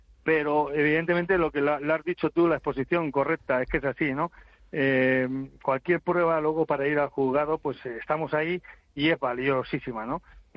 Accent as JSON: {"language": "Spanish", "country": "Spain", "said": "como buenos españoles"}